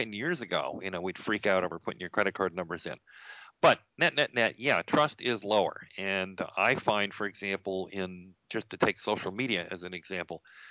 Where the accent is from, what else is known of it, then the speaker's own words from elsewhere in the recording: South Dakota, United States; I grew up partly in South Dakota.